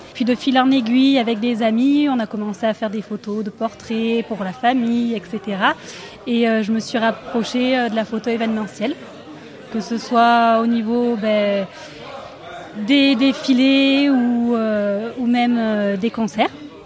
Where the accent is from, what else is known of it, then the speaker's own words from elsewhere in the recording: Gap, Provence-Alpes-Côte d'Azur, France; je suis de Gap